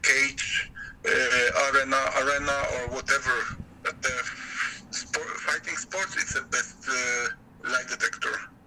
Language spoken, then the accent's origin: English; Poland; English is a second language; now in Norway; I'm Polish, but I came from Norway, so I was the first guy who represent Norway